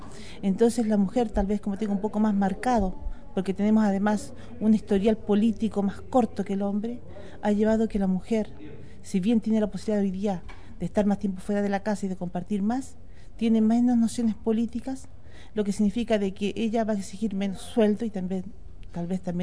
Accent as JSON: {"language": "Spanish", "country": "Chile", "said": "Cuando hablan de desarrollo en mi país, dicen, pero si Chile se ha desarrollado, si hace 30 años andábamos a pata pelada, andábamos con parches"}